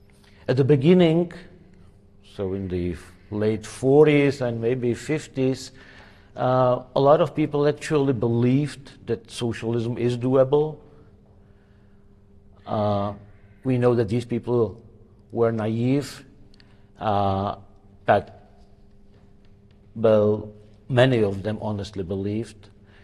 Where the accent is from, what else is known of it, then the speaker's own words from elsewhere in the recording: Czechia; born there; English is a second language; I was born in Czechoslovakia, unfortunately, to the period of communism, which started there a few years after the Second World War.